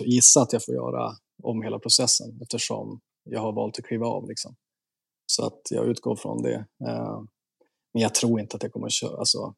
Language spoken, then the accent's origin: Swedish; Umeå, Västerbotten County, Sweden; så att jag kom ju direkt från Norrland, straight from Umeå liksom.